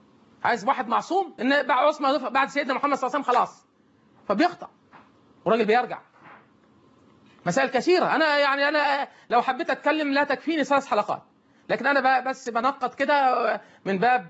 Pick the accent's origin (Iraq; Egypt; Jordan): Egypt